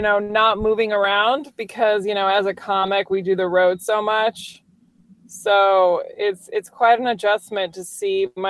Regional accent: Virginia, United States; moved away as an adult; Like I grew up in Virginia and I only knew stand-up through, like, I knew Seinfeld was a stand-up

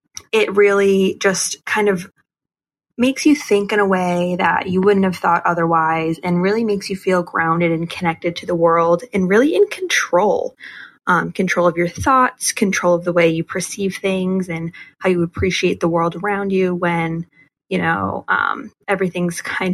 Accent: Massachusetts, United States; I'm 24 and I'm from Massachusetts.

